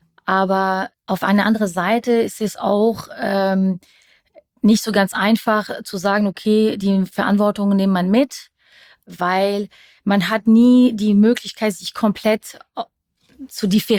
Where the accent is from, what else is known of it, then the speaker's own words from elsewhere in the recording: Bonn, North Rhine-Westphalia, Germany; accent: French; first language French; German is a second language; Vielleicht kann man auch meinen kleinen französischen Akzent hören. Ich bin ja eigentlich Muttersprache Französisch.